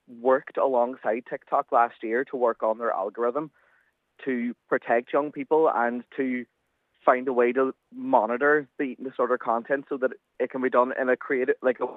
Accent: Northern Ireland, United Kingdom; I walked from my hometown into Derry and done the laps of the bridges to kind of represent my journey from where I grew up, where I am now

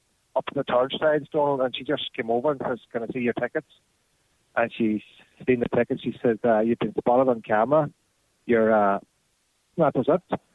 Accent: Ireland; listen, we're here on holidays, we're from Ireland.

